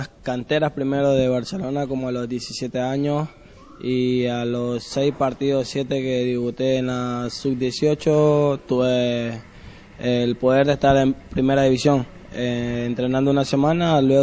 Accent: Babahoyo, Los Ríos, Ecuador; Sí, claro, Ecuador y en Babahoyo, donde mi tierra natal, bien dicho.

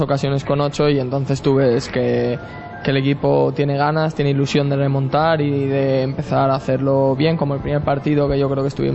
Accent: Valencia, Valencian Community, Spain; yo que siempre que soy de aquí, de Valencia, de la Comunidad Valenciana, pues siempre desde pequeño he seguido

